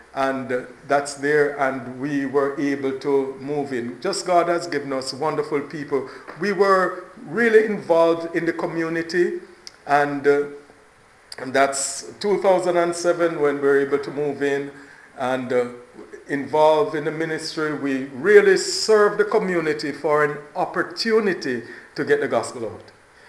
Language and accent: English; Jamaica; now in United States; So, I'm originally from Jamaica, and you see the proximity where Jamaica is as highlighted on the map to where the U.S. is.